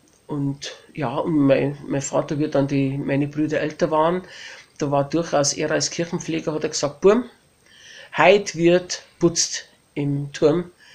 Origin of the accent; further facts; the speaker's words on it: Regensburg, Bavaria, Germany; born there; Nein, ich bin ja in Regensburg getauft, ich bin in Regensburg geboren.